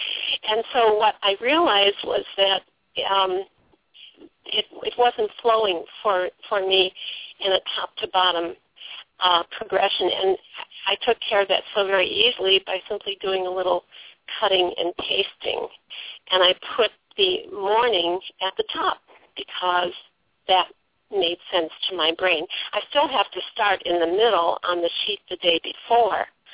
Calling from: Missouri, United States; calling from Missouri.

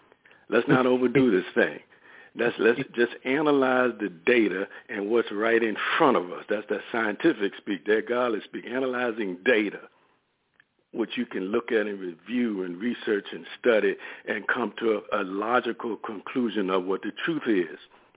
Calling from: Richmond, United States; in Richmond.

